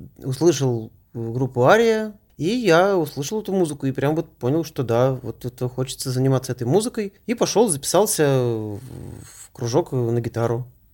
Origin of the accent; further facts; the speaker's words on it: Moscow, Russia; Я родился в Москве.